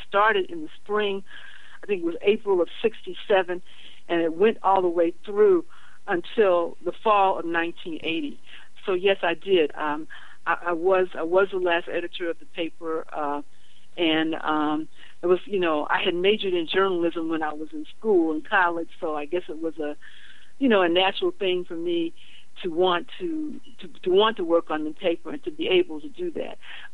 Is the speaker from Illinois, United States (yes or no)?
no; Jefferson City, Missouri, United States; I grew up in Jefferson City, Missouri, where the state prison there was located at that time, and my mother used to work there